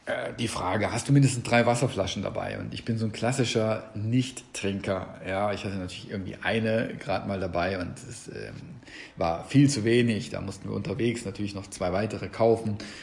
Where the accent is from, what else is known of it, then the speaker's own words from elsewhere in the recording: Trentino-Alto Adige, Italy; Ich war sehr viel wandern gewesen, bei uns in Südtirol, in Österreich, aber natürlich auch in der Schweiz